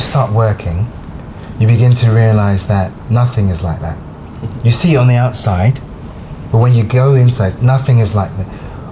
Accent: London, United Kingdom; I grew up in East London

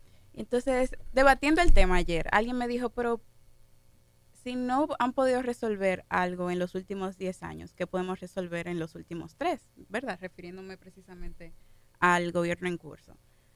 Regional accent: Dominican Republic; de nuestra parte, como dominicanos, tanto como gobierno como ciudadanos.

